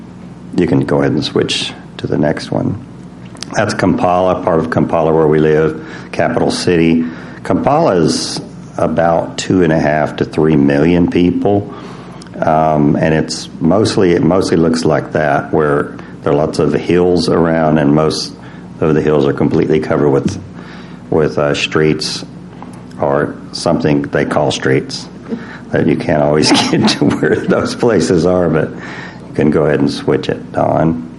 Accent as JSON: {"language": "English", "region": "Texas", "country": "United States", "lives_now": "Uganda", "said": "I'm from Texas, and I don't like the cold, but I married somebody from Illinois."}